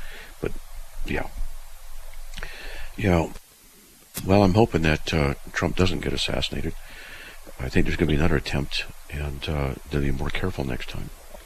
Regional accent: California, United States; I grew up in California mostly, and I wouldn't go back there if you paid me.

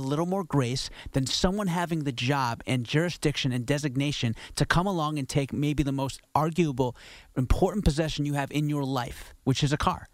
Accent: New York City, New York, United States; I'm a New Yorker. I've lived here

